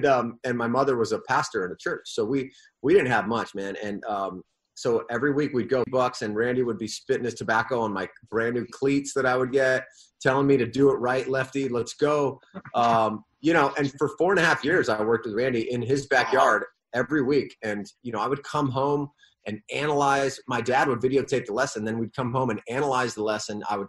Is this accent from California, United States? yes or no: yes; La Mesa, California, United States; I remember I grew up in La Mesa, right off the 8 highway there.